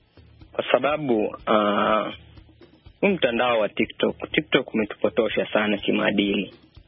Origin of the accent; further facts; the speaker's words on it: Aldai Kobjoi, Nandi County, Kenya; Natoka Kenya, mkoa wa Bonde la Ufa, sehemu inaitwa Aldai Kobjoi.